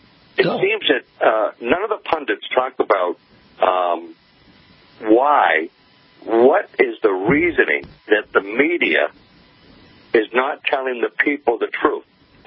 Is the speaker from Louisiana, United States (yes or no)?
no; Cambridge, Massachusetts, United States; Yeah, I grew up in Harvard Square, right where you went to school.